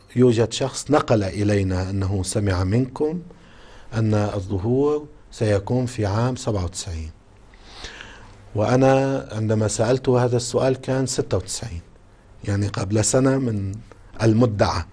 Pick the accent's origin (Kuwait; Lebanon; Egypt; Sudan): Lebanon; وعندنا في لبنان طبعا يعني انتهت الطبعة الأولى بشكل سريع جدا